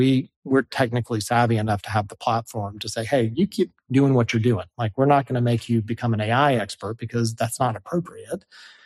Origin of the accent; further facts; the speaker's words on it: Atlanta, Georgia, United States; And I'm very East Coast. I'm from Atlanta. I'm Southern.